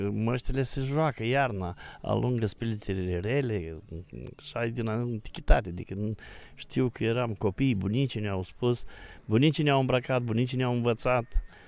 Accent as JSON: {"language": "Romanian", "town": "Botoșani", "region": "Botoșani County", "country": "Romania", "said": "sunt din Botoșani, meșter popular"}